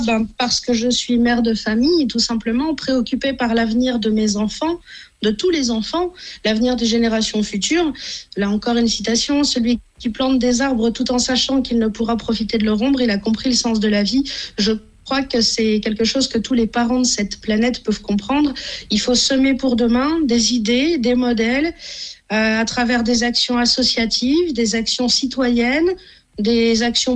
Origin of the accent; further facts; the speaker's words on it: Auvergne-Rhône-Alpes, France; born there; je suis née dans le Beaujolais